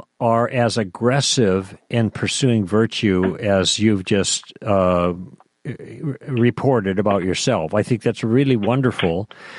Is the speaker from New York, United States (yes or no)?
no; Oak Park, Illinois, United States; born there; also born or lived in Antigo, Wisconsin; No, I'm not originally. I was born in Chicago, in Oak Park, actually. But my first 5 years I spent in Antigo, which is north and a little bit east of Center.